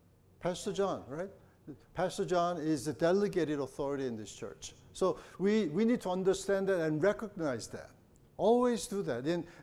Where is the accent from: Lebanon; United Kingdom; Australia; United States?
United States; because our own minds, and being an American, and our culture, and we have, a lot of us have a problem with authority